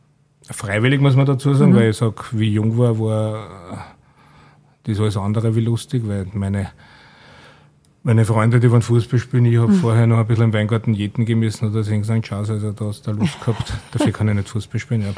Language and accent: German; Lower Austria, Austria; Und ich bin ein gebürtiger Wachauer.